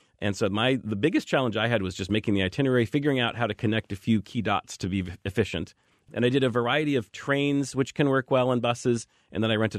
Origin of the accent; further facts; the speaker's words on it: United States; And as an American, I felt like it's busy, but where are all the Americans, you know?